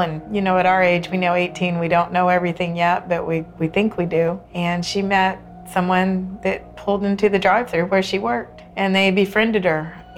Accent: New Braunfels, Texas, United States; I'm from New Braunfels, Texas.

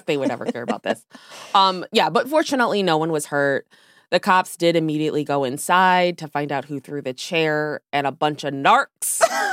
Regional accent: Severna Park, Maryland, United States; I grew up in Severna Park, and my brothers and I threw a couch over our porch

